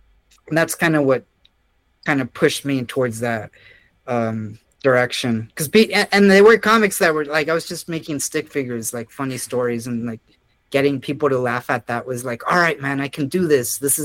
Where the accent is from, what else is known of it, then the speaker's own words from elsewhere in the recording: Texas, United States; growing up in South Texas, there was a lot of conservative, like, you know, evangelical Christians as well as Catholicism.